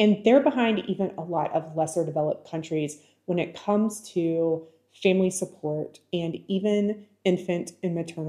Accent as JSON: {"language": "English", "region": "Tennessee", "country": "United States", "said": "We're from Tennessee, and that is the minimum wage in Tennessee, $7.25 an hour."}